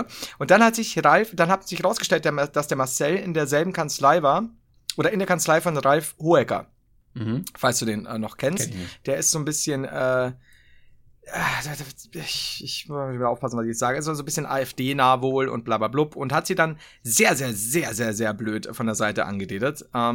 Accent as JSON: {"language": "German", "region": "Bavaria", "country": "Germany", "said": "ich kann sie nie aussprechen, gerade als Bayer nicht."}